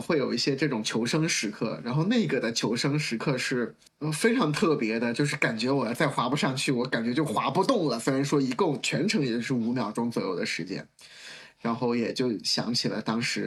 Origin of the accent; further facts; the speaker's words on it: South China, China; 就我是一个南方长大的孩子，我没有比如说在冰窟窿里面冬泳啊什么，我没有过这种的体验